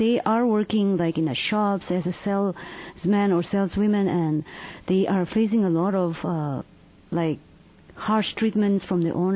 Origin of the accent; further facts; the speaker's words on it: Ukhrul, Manipur, India; English is a second language; Like, one of the things that I really miss in Ukhrul is, in my hometown, is that that I can go visit anyone without emailing them or calling them on the phone and make an appointment